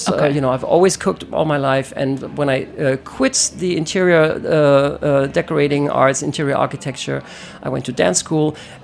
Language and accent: English; Paris, Île-de-France, France; also born or lived in Germany / Munich, Germany; So I thought, I grew up in Paris, so maybe it rubbed off even early on.